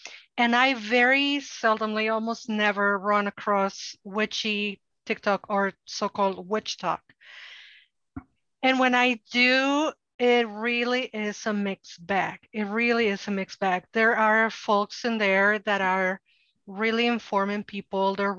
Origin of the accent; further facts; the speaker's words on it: Mexico; And I am a Mexican from Mexico. I grew up in Mexico.